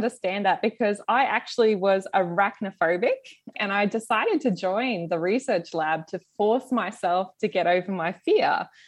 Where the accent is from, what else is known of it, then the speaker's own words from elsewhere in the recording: Queensland, Australia; found in Queensland, Australia, my home state